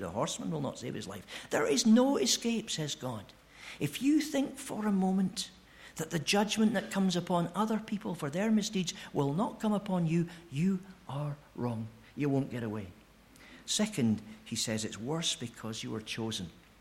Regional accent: United Kingdom; I don't think there's anything special about being British.

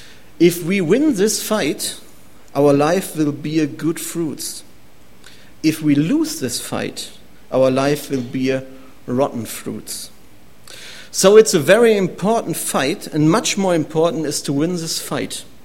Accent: Germany; accent: German; English is a second language; Normally, I live and work in Germany. You can hear it in my accent.

